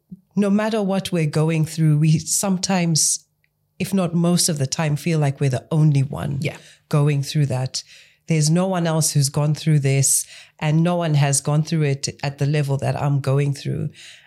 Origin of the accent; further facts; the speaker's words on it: Zimbabwe; now in United Kingdom; I grew up in Zimbabwe, moved to the UK.